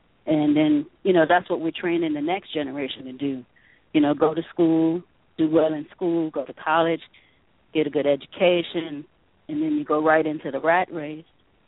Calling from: Atlanta, Georgia, United States; I'm calling from Atlanta.

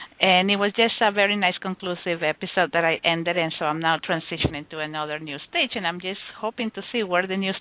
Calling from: California, United States; I'm calling from Northern California.

